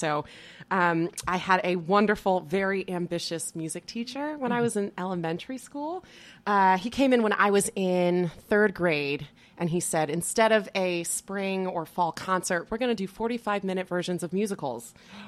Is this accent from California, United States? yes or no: no; Ann Arbor, Michigan, United States; In Arbor, Michigan.